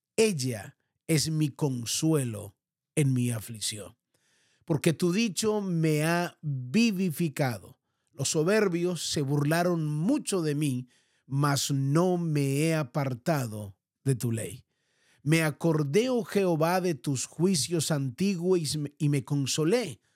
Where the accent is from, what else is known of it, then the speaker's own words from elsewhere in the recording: Colombia; que era el texto preferido de muchas familias allí en mi país, Colombia.